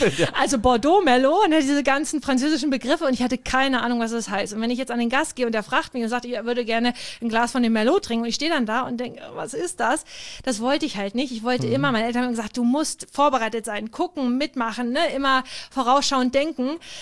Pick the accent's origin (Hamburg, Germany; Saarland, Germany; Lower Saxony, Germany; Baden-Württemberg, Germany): Lower Saxony, Germany; Wolfsburg; born there; Also ich komme aus einer Gastrofamilie, also ich komme gebürtig aus Wolfsburg. Das ist eine Stadt hier, eine Stunde ungefähr entfernt